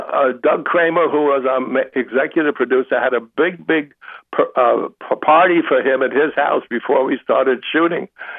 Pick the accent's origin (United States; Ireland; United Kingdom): Ireland; I said, I'm Irish, I cry at the drop of a hat, and I cried over that.